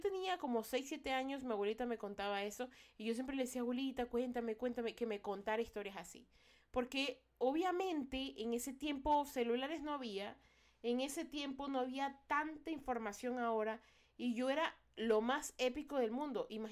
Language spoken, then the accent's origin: Spanish; Guayaquil, Guayas, Ecuador; yo soy de Guayaquil, Ecuador, ¿ya?